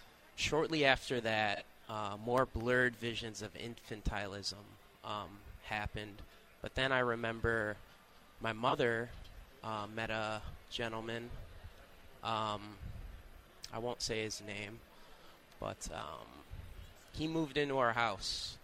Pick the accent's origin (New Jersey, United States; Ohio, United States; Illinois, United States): Illinois, United States; Hampshire; also born or lived in Crystal Lake, United States; I grew up in Illinois, born in Crystal Lake, Illinois, actually.